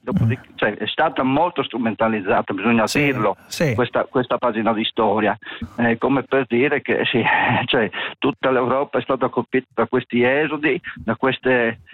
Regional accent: Manzano, Friuli-Venezia Giulia, Italy; Permetto che io sono di Manzano Udine, a 15 km dalla Slovenia attuale.

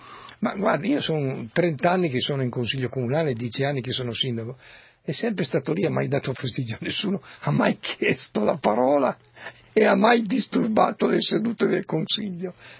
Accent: Turin, Piedmont, Italy; sono le stesse cose che io ho vissuto a Torino 30-40 anni fa con i meridionali, con gli immigrati dal sud, quando noi torinesi doc mettevamo i cartelli sotto gli androni

